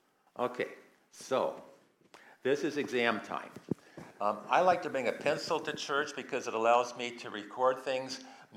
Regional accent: United States; now in Australia; I came from America, and I've come to Australia, which is a good distance.

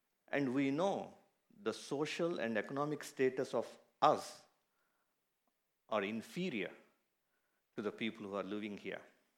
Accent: India; now in New Zealand; we moved to New Zealand from India in 2006.

